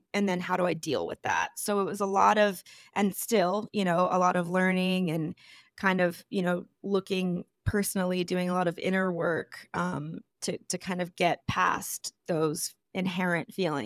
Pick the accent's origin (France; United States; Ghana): United States; And especially being an American, like we're such a young country.